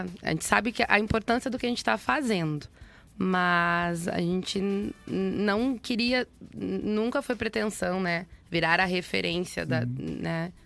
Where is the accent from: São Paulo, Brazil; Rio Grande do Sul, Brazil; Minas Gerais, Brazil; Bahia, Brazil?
Rio Grande do Sul, Brazil; Gravataí; Eu sou de Gravataí.